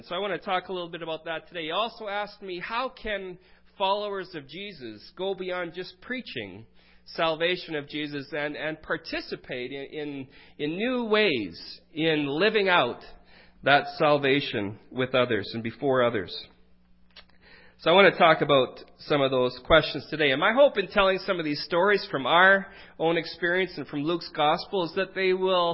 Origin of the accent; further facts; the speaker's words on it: Wetaskiwin, Alberta, Canada; I grew up in Wetaskiwin, Alberta. It's a little town south of Edmonton in Alberta.